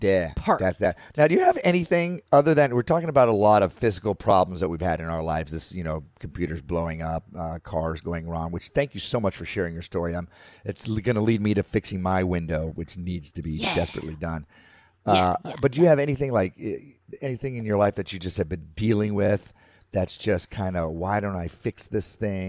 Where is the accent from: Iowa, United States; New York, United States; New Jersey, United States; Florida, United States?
Florida, United States; I grew up in Florida, so I, you know, my favorite was, of course, the Florida one.